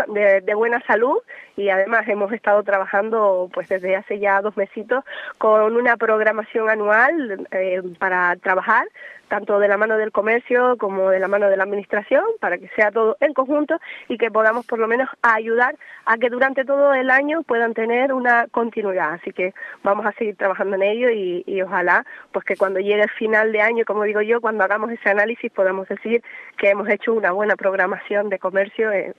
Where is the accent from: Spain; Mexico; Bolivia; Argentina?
Spain; Benijo, Canary Islands; y más siendo de ese barrio que soy, de Benijo